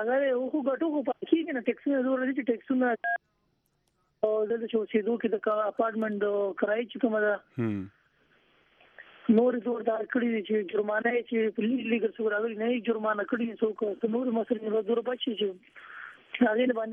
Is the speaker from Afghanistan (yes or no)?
no; Swabi, Khyber Pakhtunkhwa, Pakistan; now in Germany